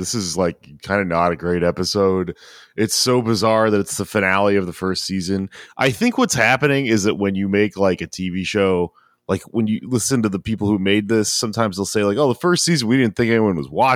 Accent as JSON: {"language": "English", "region": "Texas", "country": "United States", "tie": "born or raised there", "said": "I spent a lot of my childhood in a bayou because I grew up in East Texas."}